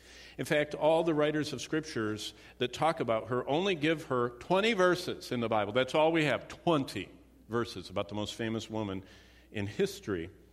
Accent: Oklahoma, United States; I remember I'm from Oklahoma. We used to have couples that would run across the border to get married barefoot in Arkansas as a 16-year-old

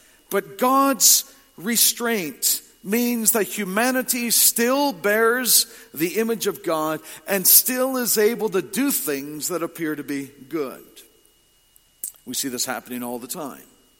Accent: Ontario, Canada; The town in which I grew up in Ontario had a Carnegie Library

